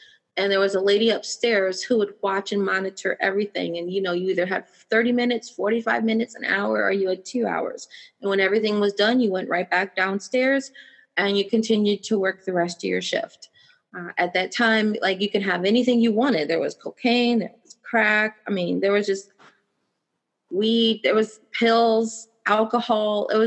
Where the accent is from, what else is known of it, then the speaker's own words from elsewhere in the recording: Gary, Indiana, United States; when I was growing up, I grew up in Gary, Indiana.